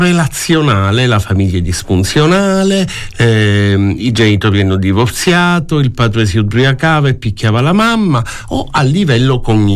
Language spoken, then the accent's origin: Italian; Palermo, Sicily, Italy; il giornale della mia città natale, il giornale di Sicilia